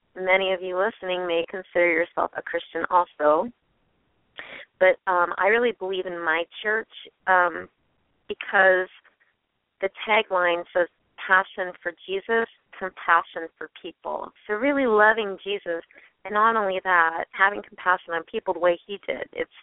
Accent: Cincinnati, Ohio, United States; because I'm from Cincinnati, which is not too far away.

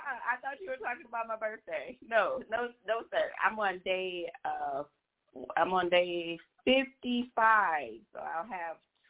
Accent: Ypsilanti, Michigan, United States; I'm from Ypsilanti, Michigan. So Ypsilanti on the map. It's a small town.

